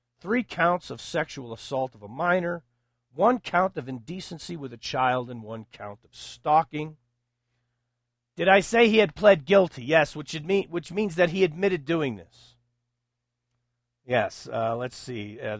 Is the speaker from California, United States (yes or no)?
no; Texas, United States; Now, where I grew up out in West Texas, and Odessa was the big city.